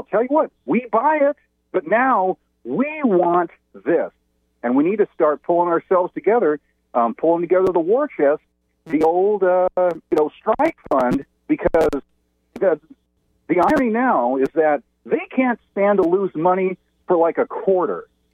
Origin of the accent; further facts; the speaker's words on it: California, United States; moved away; You know, I was originally from California. We heard this stuff, God, since like the 90s.